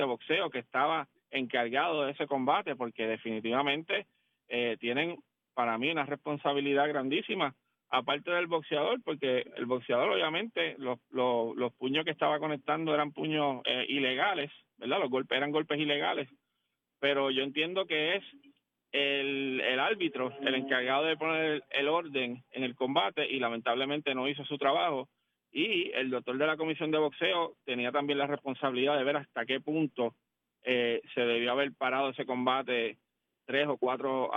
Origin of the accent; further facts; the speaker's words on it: Puerto Rico; Como puertorriqueño, pues nos sentimos sumamente tristes